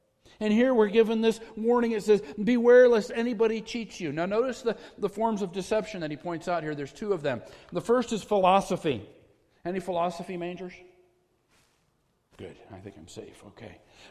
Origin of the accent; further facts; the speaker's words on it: Fillmore, New York, United States; I grew up in small-town America, and the little town that I grew up in Fillmore, New York, never made national news except one time that I know